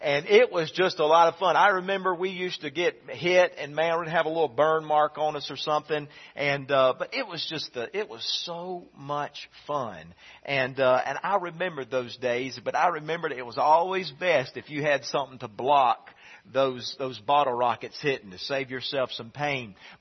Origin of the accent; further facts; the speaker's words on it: South Carolina, United States; when I grew up in South Carolina, we used to go and love buying bottle rockets. They were legal, and I don't think they're legal in Georgia